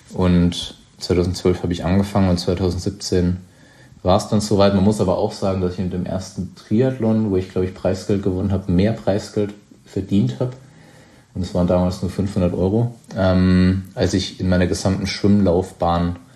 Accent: Baden-Württemberg, Germany; mein Weinheim grenzt an den Odenwald, wo ich aufgewachsen bin

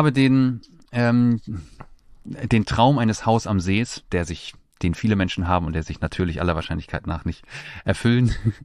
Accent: Kiel, Schleswig-Holstein, Germany; Also ich bin in Kiel groß geworden und habe Kiel auch nie, wohnsitzmäßig nie verlassen.

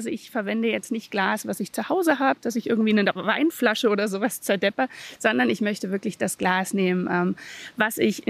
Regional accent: Lake Constance, Germany; Ich bin fast 40. Das wird dieses Jahr das Fest, glaube ich. Ich bin seit meinem 8. Lebensjahr am Bodensee, bin hier groß geworden, aufgewachsen. Also ich würde mich schon auch als Bodenseekind sehen

